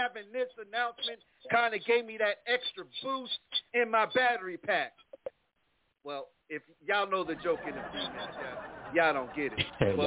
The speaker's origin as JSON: {"language": "English", "town": "Plainfield", "region": "New Jersey", "country": "United States", "tie": "born or raised there", "said": "Apostle, in my hometown"}